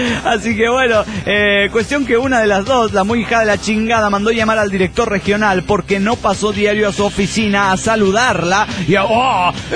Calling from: Cancún, Quintana Roo, Mexico; de Cancún, Quintana Roo.

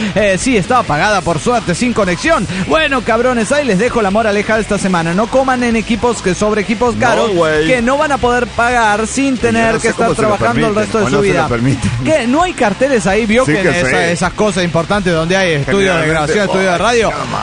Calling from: Guadalajara, Jalisco, Mexico; de Guadalajara, Jalisco, México.

